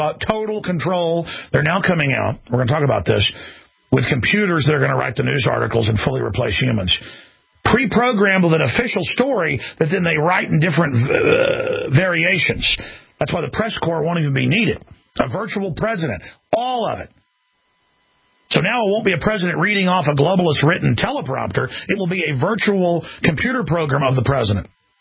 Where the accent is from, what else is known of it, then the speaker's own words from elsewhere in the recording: Dallas, Texas, United States; Like I've been growing up in Dallas, Texas